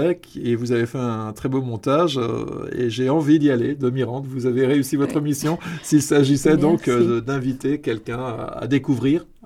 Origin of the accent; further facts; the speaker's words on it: Switzerland; Moi, je viens du pays de Noël. J'ai passé mon enfance, mon adolescence et ma première jeunesse en Suisse.